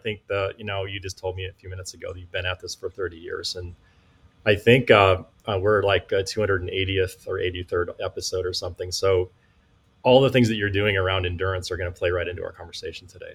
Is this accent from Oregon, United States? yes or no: no; Montana, United States; Yeah, I'm born and raised in the state of Montana. So I grew up outside of the capital city, the thriving capital city of Helena.